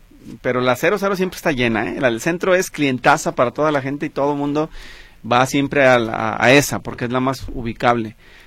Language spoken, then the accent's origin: Spanish; Guadalajara, Jalisco, Mexico; yo fui a Tlaquepaque, soy de Guadalajara, porque ese día andaba por el rumbo